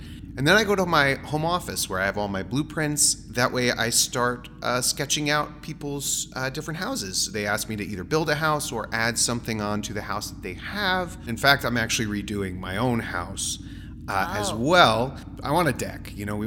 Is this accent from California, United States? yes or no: yes; San Francisco, California, United States; I'm an architect from San Francisco, California.